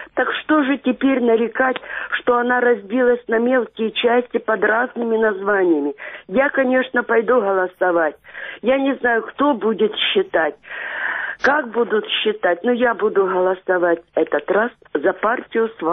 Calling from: Zaporizhzhia, Zaporizhzhia Oblast, Ukraine; Я з Запорожжя.

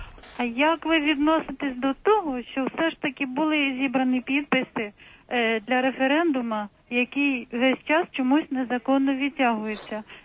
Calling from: Kyiv, Ukraine; я з Києва.

